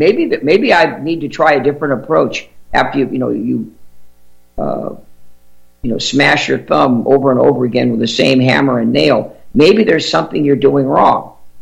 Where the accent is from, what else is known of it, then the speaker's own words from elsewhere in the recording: Santa Monica, California, United States; Stephen Miller, Santa Monica High School graduate, right from my hometown there.